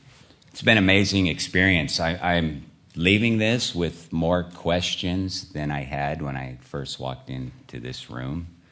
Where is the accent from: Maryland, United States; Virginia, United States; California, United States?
California, United States; Fortuna; I'm from Fortuna, California.